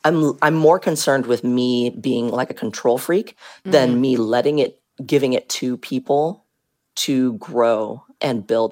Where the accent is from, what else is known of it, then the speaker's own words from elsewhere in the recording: Portland, Oregon, United States; I realized that I was born and raised in Portland.